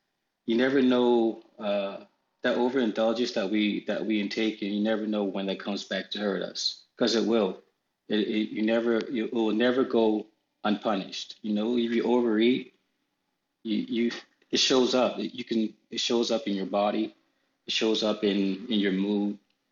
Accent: United States; Because one thing about being an American is we live a life

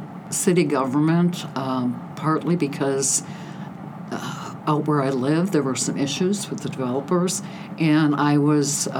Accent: Chicago, Illinois, United States; Well, originally I'm from Chicago. I was born in the shadow of Wrigley Field, Cubby fan. I've lived here for 26 years, raised my children here.

